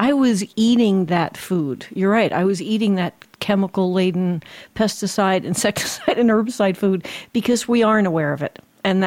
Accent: New Jersey, United States; I grew up in New Jersey, and despite what people think, it's not all Newark. It's there. New Jersey's a beautiful state. It's the Garden State, lots of farmland.

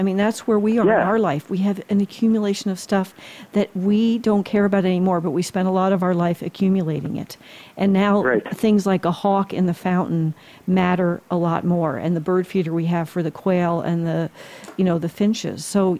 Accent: New Jersey, United States; like when I grew up in Jersey, for example, lots of the neighborhoods, like I had lots of friends who were Italians

